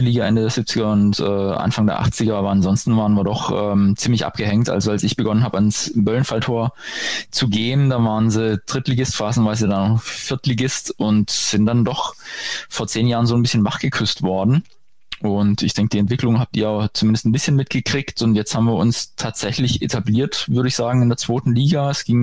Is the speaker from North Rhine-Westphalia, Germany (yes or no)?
no; Baden-Württemberg, Germany; ich stamme aus Baden-Württemberg